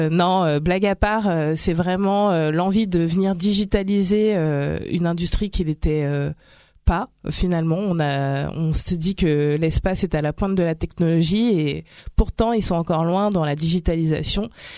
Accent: Île-de-France, France; j'ai grandi dans le Val d'Oise et donc très heureuse de revenir dans mes terres natales.

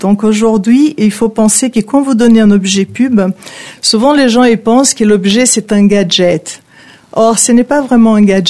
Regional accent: Brazil; French is a second language; moved away as an adult; now in France; En fait, je suis brésilienne. Je suis arrivée en France il y a déjà quelques

